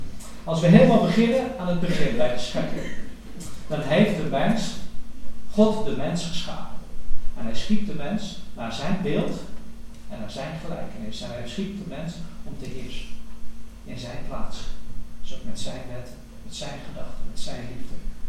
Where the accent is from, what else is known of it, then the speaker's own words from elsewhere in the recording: Goes, Zeeland, Netherlands; in Goes waar ik vandaan kom. Hè, uit Goes, Jolanda en ik zijn uit Goes gekomen.